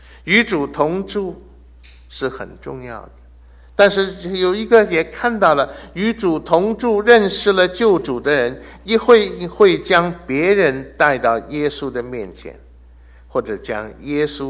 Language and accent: Chinese; China; 这是很自然的，我想我们中国人最了解。